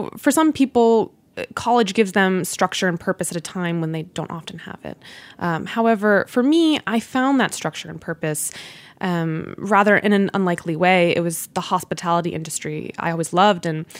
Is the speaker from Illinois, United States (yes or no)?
no; Washington, District of Columbia, United States; born there; also born or lived in Virginia / New Jersey; now in New York, United States; I was born in Washington, D.C., around Silver Spring, Maryland, and then we moved to Virginia, and then to New Jersey, and then later I moved to New York.